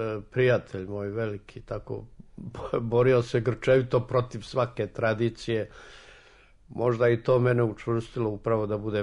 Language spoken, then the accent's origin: Serbian; Ljubiš, Šumadija and Western Serbia, Serbia; Ja sam imao sreću da zaista najlepše dane provedem kao dete tamo u Ljubišu, znači tamo gde nije bilo puta, nije bilo struje, nije bilo igračaka